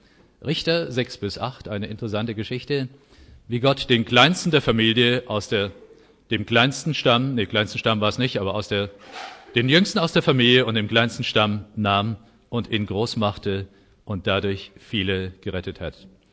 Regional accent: Oberursel, Hesse, Germany; Ich hatte in Oberursel, wo ich herkomme

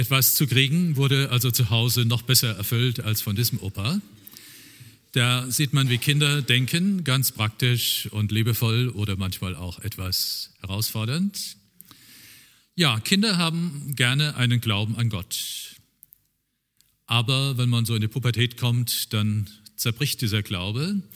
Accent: Oberursel, Hesse, Germany; Und ich stamme aus Oberursel im Taunus, da sind viele hingefahren, haben ihn angehört.

